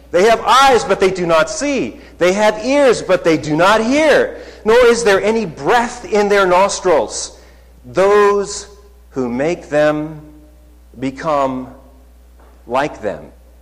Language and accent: English; the Prairies, Canada; I grew up in Canada, and we weren't studying great American authors, and certainly not ones of the South that talked about things that, you know, a poor, you know, white prairie boy